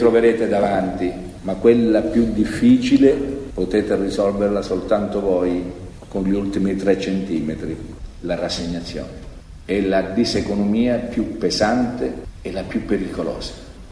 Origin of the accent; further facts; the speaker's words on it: Sicily, Italy; In Sicilia non esiste la coniugazione al futuro. Nel nostro dialetto non esiste il futuro.